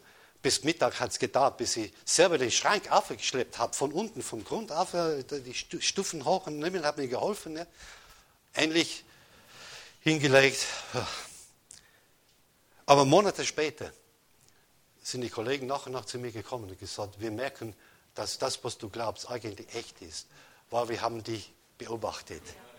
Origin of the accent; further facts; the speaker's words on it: United Kingdom; wo ich aufgewachsen bin in Großbritannien